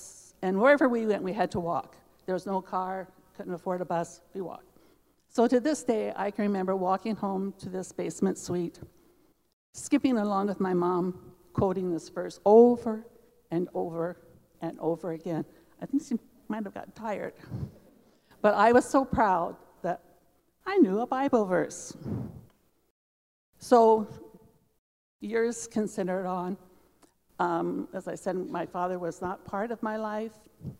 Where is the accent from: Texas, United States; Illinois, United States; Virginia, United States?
Illinois, United States; Peoria; born there; I was born in Peoria, Illinois, in the late 40s.